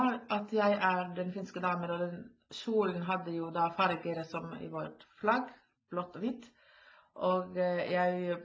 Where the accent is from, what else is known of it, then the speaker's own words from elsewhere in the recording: Finland; Så jeg på en måte jeg er finsk